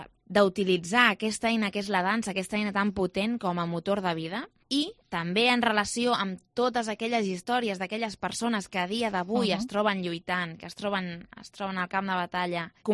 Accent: Reus, Catalonia, Spain; jo sóc de Reus

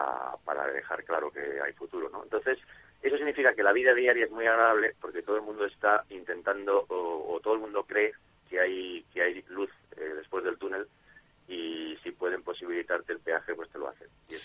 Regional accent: Spain; now in United States; ni me he olvidado que soy español, ni me he ido de España

